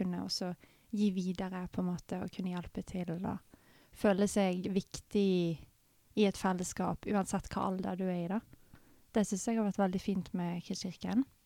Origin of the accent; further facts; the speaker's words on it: Bergen, Vestland, Norway; jeg har vokst opp I Bergen. Vokst opp halvbarndommen på Sandsli. Og så flyttet vi til byen når jeg var rundt 11-12. Og så har bodd opp, jeg har vokst opp som halvt byjente.